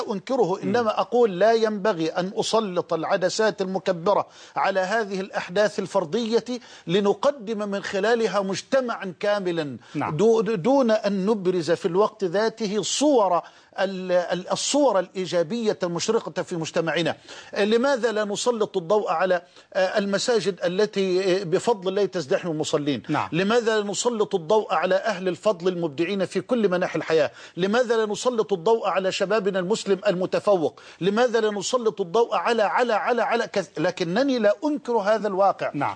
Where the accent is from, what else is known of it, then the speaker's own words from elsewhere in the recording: Egypt; بملايين البشر ممن يعيشون في بلدنا مصر